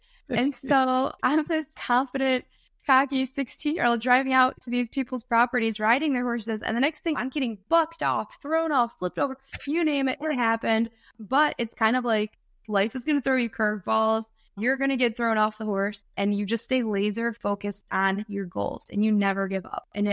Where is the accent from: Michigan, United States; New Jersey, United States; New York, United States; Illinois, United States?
Michigan, United States; I grew up just outside of Detroit in the suburbs.